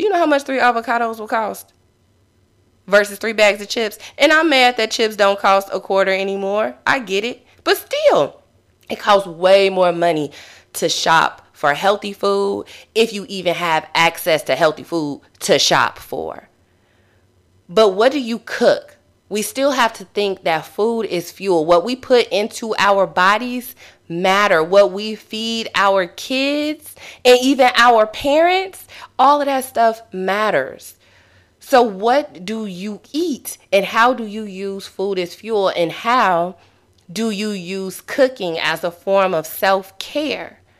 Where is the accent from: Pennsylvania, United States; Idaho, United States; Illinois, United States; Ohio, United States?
Illinois, United States; Chicago; There was a study in my hometown, Chicago.